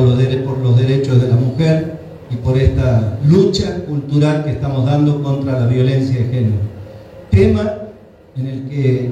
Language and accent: Spanish; Argentina